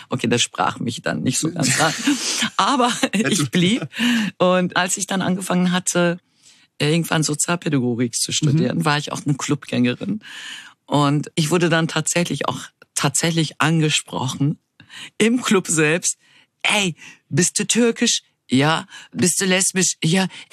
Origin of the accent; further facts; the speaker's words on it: Berlin, Germany; also born or lived in Munich / Dortmund / Essen / Izmir; ich bin in Deutschland geboren, in München bin ich geboren, aber habe noch nie dort gelebt. Seit meinem 6., 7. Lebensjahr befinde ich mich in Berlin. Dazwischen war ich in Dortmund, Essen und in Izmir in der Türkei.